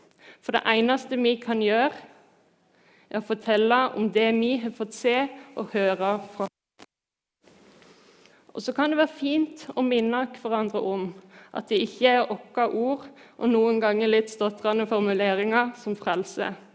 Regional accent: Flekkefjord, Agder, Norway; at jeg kommer fra Flekkefjord

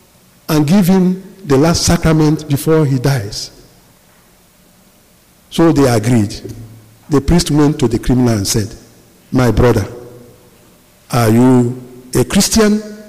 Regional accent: Nigeria; I come from Nigeria.

